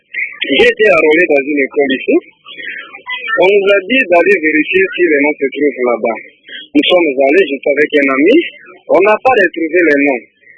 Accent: DR Congo; On est Congolais

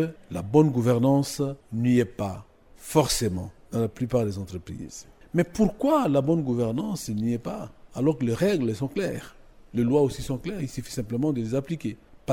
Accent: DR Congo; Et le regard que nous avons eu en tant que Congolais de nos entreprises publiques a été un regard plus ou moins sceptique.

